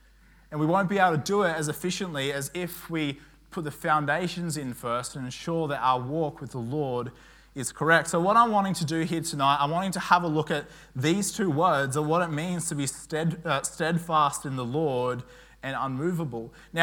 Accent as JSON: {"language": "English", "town": "Tamworth", "region": "New South Wales", "country": "Australia", "tie": "born or raised there", "said": "like growing up in Tamworth, we obviously were out in the bush and we'd do certain things."}